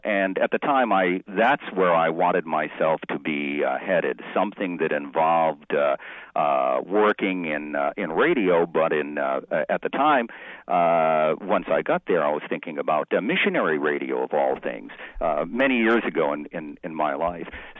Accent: New Bedford, Massachusetts, United States; Yes, and they're actually from my hometown, although there are so many … back in New Bedford, Massachusetts, that we weren't related.

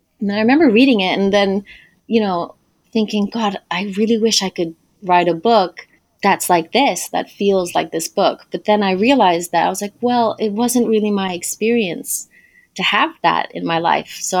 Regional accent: Kenya; also born or lived in Niamey, Niger; I grew up in Niger and in Kenya. And so up until I was about 5, I lived in Niger. And so that's like my baseline. It's nice hot weather. I was living in Niamey, which is the capital.

